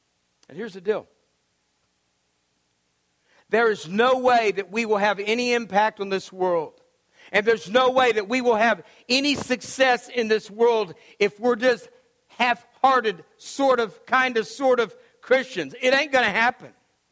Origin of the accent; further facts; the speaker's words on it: United States; I mean, I'm from America, for crying out loud.